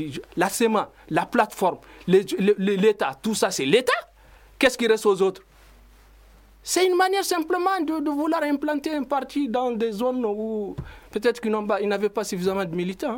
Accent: Mali; Nous sommes des Maliens, nous avons notre avis.

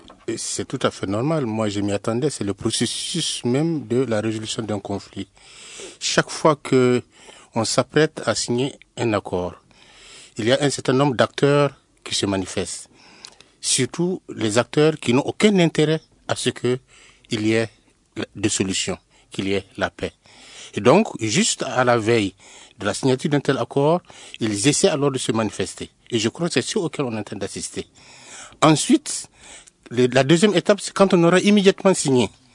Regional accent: Ségou, Mali; je suis du Massina

